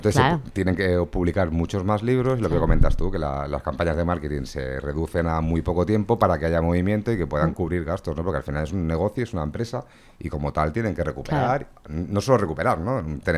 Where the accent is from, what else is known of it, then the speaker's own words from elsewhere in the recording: Catalonia, Spain; Como autónomo catalán, es ¿cuánto me va a costar?